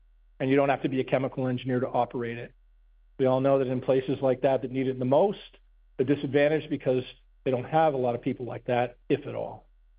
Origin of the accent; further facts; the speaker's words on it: Canada; also born or lived in United States; experience of 39 years, 24 were in the U.S. out of Chicago working for large water consultancies. I'm born and bred in Canada. I'm happy to be home.